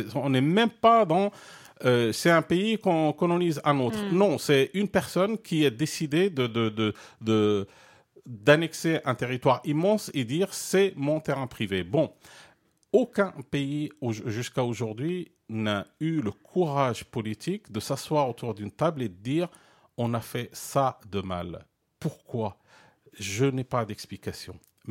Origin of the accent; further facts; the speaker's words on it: Morocco; Et je connais très bien l'histoire de mon pays d'origine, le Maroc.